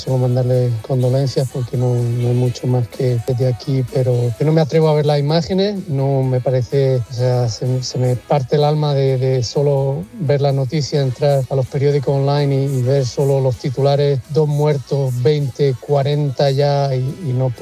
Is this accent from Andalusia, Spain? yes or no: no; Murcia, Region of Murcia, Spain; now in Dallas, United States; Yo no soy ponedor porque vivo en Dallas, en Texas, pero soy de Murcia